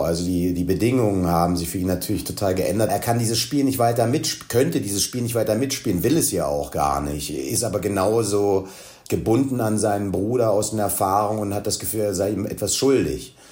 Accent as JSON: {"language": "German", "town": "Dresden", "region": "Saxony", "country": "Germany", "said": "Ich bin Dresdner."}